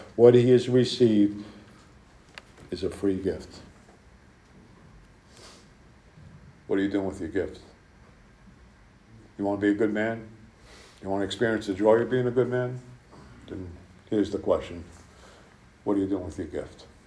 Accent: New Jersey, United States; New York's on one side of the Holland Tunnel, New Jersey's on the other side of the Holland Tunnel, and the city I grew up is on that side of the tunnel.

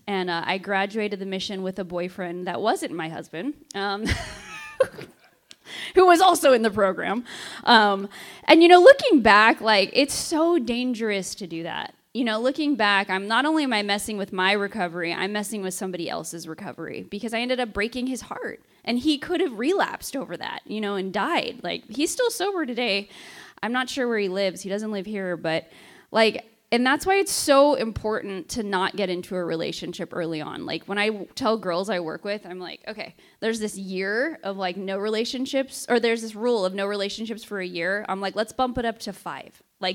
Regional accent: Yuma, Arizona, United States; because I'm from here. I'm from Yuma. I was living in Phoenix at the time.

